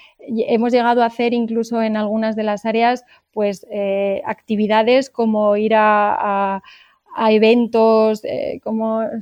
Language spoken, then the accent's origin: Spanish; Salamanca, Castile and León, Spain; now in Madrid, Spain; Estudié en Salamanca, que es de donde yo soy, en la universidad, y luego en un máster especializado en recursos humanos. Y hace 10 años, bueno, pues me vine aquí a Madrid a probar suerte